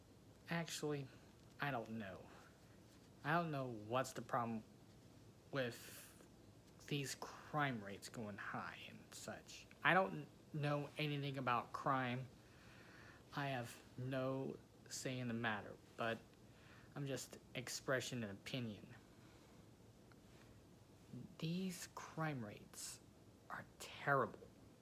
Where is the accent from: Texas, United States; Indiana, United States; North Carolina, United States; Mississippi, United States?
Mississippi, United States; I'm just someone from Mississippi talking about these issues.